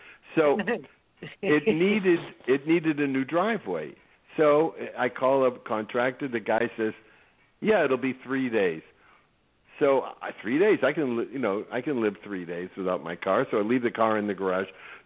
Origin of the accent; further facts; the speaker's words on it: Boston, Massachusetts, United States; accent: Boston; also born or lived in New York; Boston via New York.